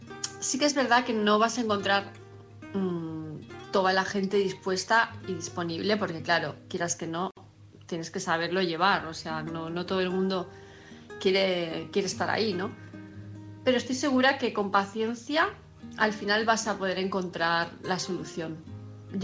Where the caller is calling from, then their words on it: Palma, Balearic Islands, Spain; de Palma de Mallorca